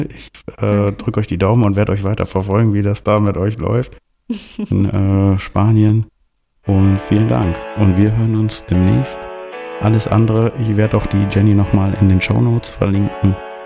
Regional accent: Northern Germany, Germany; born there; now in Karlsruhe, Germany; Ich komme nur gebürtig aus dem Norden.

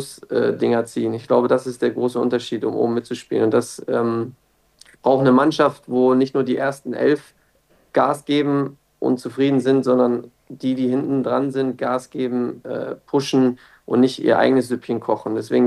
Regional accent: Hamburg, Germany; wir kommen beide aus Hamburg

